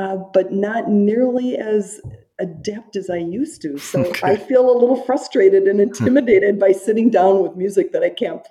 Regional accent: Olivia, Minnesota, United States; So I grew up in Olivia, Minnesota. It's about 75 miles northwest of St. Peter.

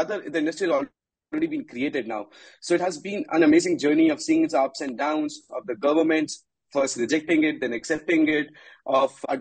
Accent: India; I come from India.

